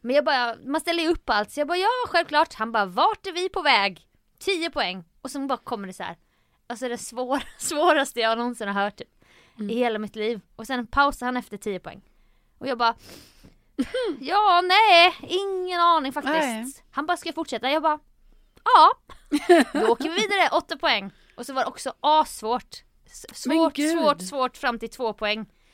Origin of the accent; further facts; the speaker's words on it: Jönköping, Jönköping County, Sweden; det här är ju min hemstad Jönköping.